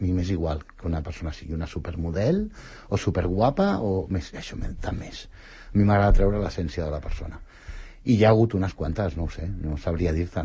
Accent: Sant Cugat del Vallès, Catalonia, Spain; Sí que he fet fotos de Sant Cugat, m'agraden molt les fotos que he fet de Sant Cugat, però m'agraden més per un tema emocional, no? Vull dir, perquè és el meu poble, el sento com a meu...

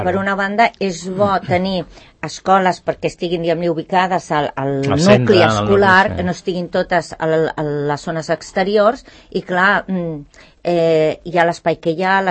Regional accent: Santa Coloma de Gramenet, Catalonia, Spain; born there; jo vaig néixer a Santa Coloma de Gramenet. Quan jo vaig néixer era un poble relativament, però després va començar a venir una immigració

